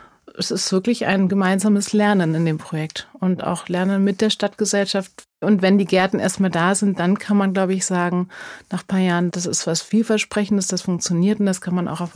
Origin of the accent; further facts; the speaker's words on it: Berlin, Germany; Ich bin Berlinerin und kam nach Berlin zurück